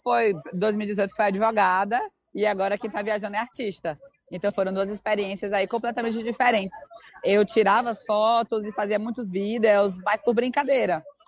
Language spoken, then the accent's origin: Portuguese; Bahia, Brazil; Eu sou baiana, gente.